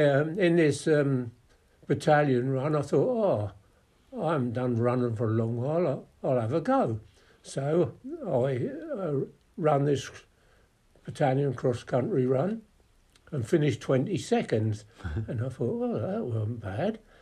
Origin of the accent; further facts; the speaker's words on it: Newmarket, East of England, United Kingdom; In Newmarket. I was in Newmarket until about... I went in the army in 1954.